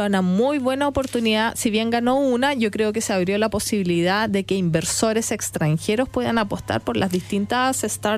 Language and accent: Spanish; Chile; ¿Qué requerimientos tenemos nosotros, por ejemplo, como chilenos?